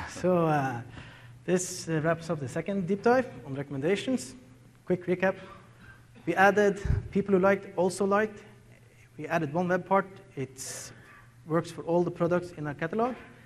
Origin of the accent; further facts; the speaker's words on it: Tromsø, Troms, Norway; English is a second language; I'm born and raised in Tromsø, seen it many, many times.